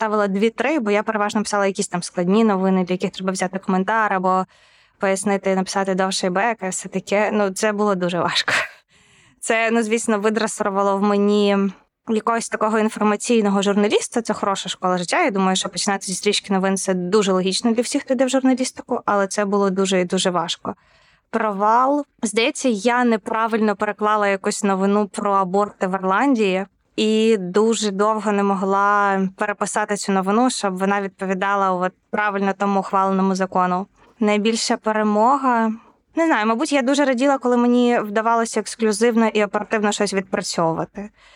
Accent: Sumy, Sumy Oblast, Ukraine; Це точно було в Сумах, звідки я родом.

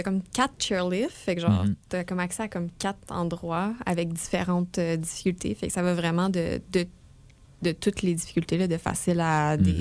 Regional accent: Gatineau, Quebec, Canada; Moi, je viens de Gatineau.

